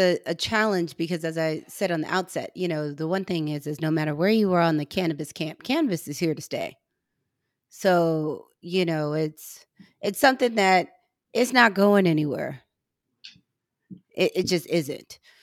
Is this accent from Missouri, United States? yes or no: yes; Missouri, United States; And I'm from Missouri, so we didn't grow cannabis in our backyard, but where my mother's from in rural Missouri, they grew a lot of cannabis